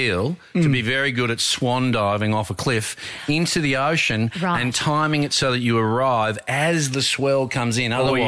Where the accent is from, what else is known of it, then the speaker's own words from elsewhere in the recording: Canberra, Australian Capital Territory, Australia; where I grew up in Canberra for a little time there in my teenage years